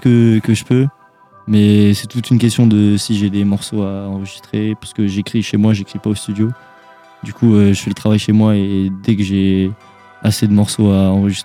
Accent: Angers, Pays de la Loire, France; j'ai 18 ans. Bah je viens d'Angers, je suis pas né ici mais j'ai quasi toujours vécu ici.

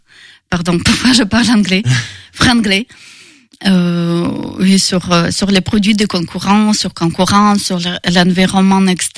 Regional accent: Russia; French is a second language; moved away as an adult; now in Angers, France; J'ai quitté la Russie en 2019 pour faire mon master en intelligence économique, stratégie compétitive à l'international.

